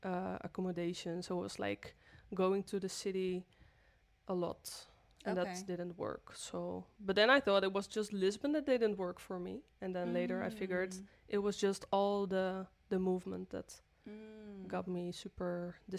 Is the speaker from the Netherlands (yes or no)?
yes; Groningen, Netherlands; English is a second language; I'm from Netherlands, from the north, from Groningen.